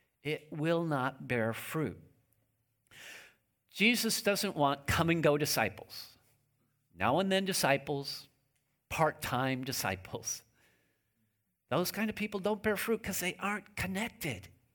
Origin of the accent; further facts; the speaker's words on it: Kansas, United States; Growing up, I grew up in Kansas, very fertile land, and we had a large vegetable garden in our backyard.